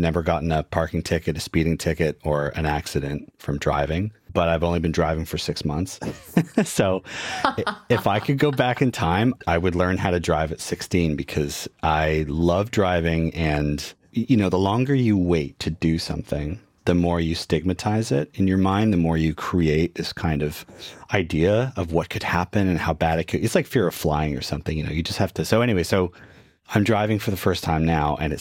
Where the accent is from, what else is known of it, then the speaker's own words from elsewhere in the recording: Canada; accent: Canadian; I'm Canadian.